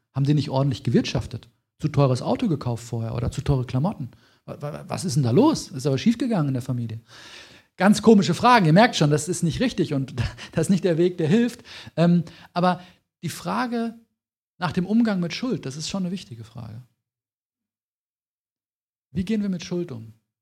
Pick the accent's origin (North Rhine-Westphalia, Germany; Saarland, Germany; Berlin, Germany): North Rhine-Westphalia, Germany; Dortmund; ich komme aus Dortmund, also in der Stadt.